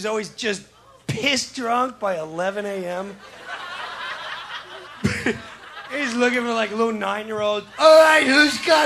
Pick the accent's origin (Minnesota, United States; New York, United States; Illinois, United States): New York, United States; Long Island; where I grew up in Long Island, it was already awesome because you had to know someone to get fireworks.